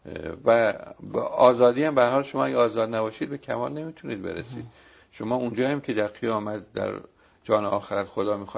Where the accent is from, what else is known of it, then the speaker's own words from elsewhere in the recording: Iran; باید ما به عنوان یک ایرانی این بوده مسئله رو هم